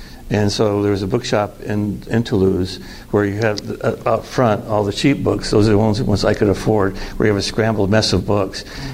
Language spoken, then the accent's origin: English; California, United States; So that's part of my background. I grew up in Southern California.